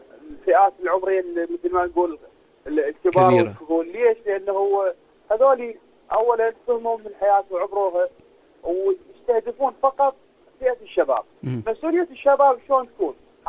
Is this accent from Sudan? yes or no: no; Iraq; أكو عندنا بالعراق